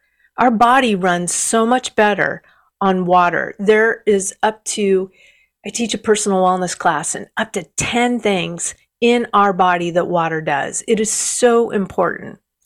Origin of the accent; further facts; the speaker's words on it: United States; I grew up in the United States. My mom would come down and go, "Rise and shine … " My bedroom was downstairs.